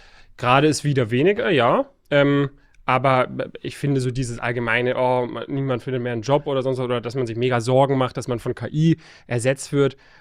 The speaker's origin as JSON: {"language": "German", "town": "Stuttgart", "region": "Baden-Württemberg", "country": "Germany", "tie": "born or raised there", "lives_now": "Frankfurt, Germany", "said": "Okay, aufgewachsen in der Nähe von Stuttgart, habe dann 2018 mein Studium in Frankfurt angefangen"}